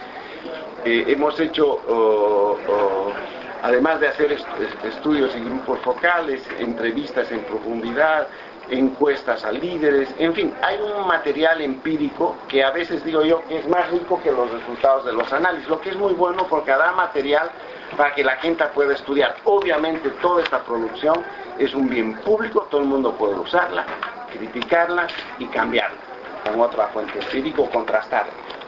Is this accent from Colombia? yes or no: no; Bolivia; yo soy boliviano